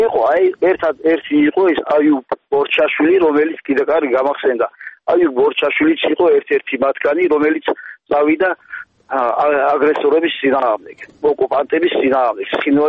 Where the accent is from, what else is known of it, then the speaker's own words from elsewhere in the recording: Kakheti, Georgia; ჩვენ აქ დავიბადეთ, გავიზარდეთ, გვეყვარება.